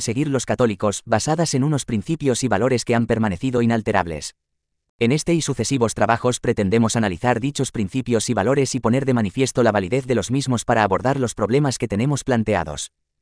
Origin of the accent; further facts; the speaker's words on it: Spain; Confieso que, como español, siento un cierto grado de vergüenza y mucha indignación.